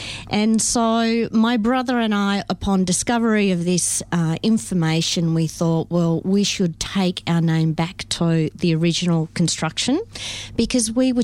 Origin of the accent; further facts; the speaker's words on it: Melbourne, Victoria, Australia; So short version. So born and raised in Melbourne.